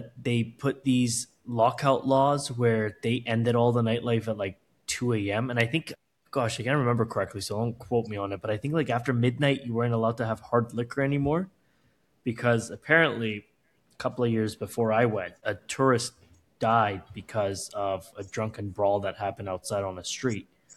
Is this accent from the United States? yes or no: no; Canada; I am Canadian.